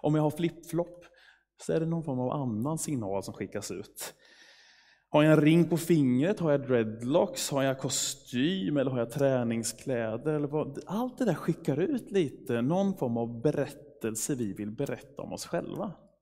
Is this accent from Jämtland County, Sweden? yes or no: no; Skänninge, Östergötland, Sweden; born there; Jag är född i Skänninge.